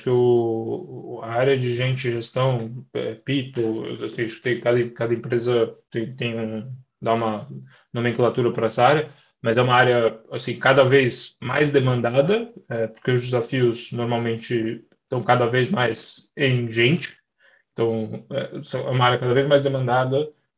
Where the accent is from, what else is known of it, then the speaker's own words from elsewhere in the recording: São Paulo, Brazil; Se você andar em São Paulo, eu sou de São Paulo